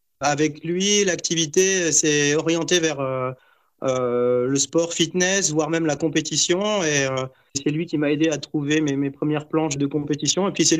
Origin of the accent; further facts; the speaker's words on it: Grand Est, France; je suis français de Lorraine, près du Luxembourg.